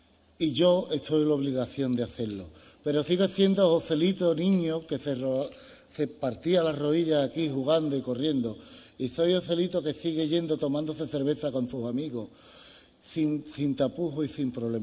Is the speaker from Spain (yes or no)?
yes; Lebrija, Andalusia, Spain; para poder llevar este nombre de Lebrija por bandera, porque además mi pueblo se lo merece